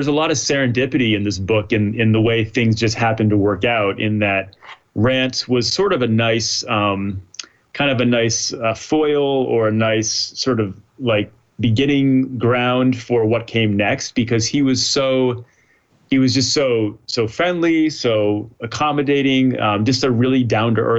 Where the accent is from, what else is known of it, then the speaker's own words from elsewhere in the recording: Rhode Island, United States; I grew up in Rhode Island and went down to the local pharmacy with my allowance every week to buy wax packs in the late 80s